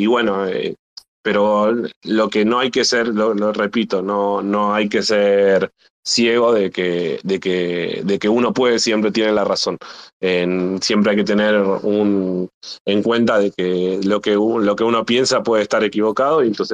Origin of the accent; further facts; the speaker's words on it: Argentina; yo veo desde el punto de vista acá de como argentino